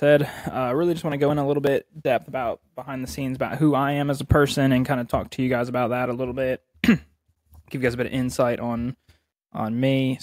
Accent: Pennsylvania, United States; So, you know, like I said, I grew up here in Berks County, Pennsylvania.

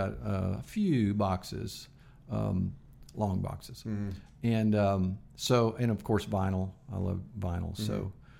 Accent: Kansas, United States; based on something that happened back in my hometown. And the book covers my hometown in Kansas.

